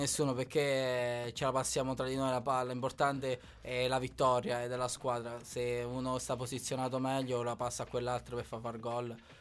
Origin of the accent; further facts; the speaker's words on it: Abruzzo, Italy; Sì, siamo tanti, ne siamo abruzzesi.